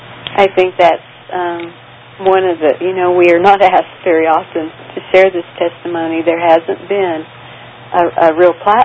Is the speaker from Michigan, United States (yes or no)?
no; Oklahoma, United States; I grew up in Oklahoma in a little Midwest town, went to Oklahoma State, you know, graduated, became a teacher.